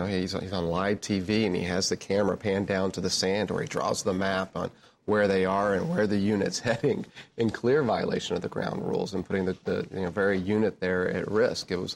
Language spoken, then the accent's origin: English; Lone Star, Texas, United States; wait a second, I'm from Lone Star, Texas. Dad's a firefighter. Mom's on the city council because they believe in civic service. Been a Marine my entire adult life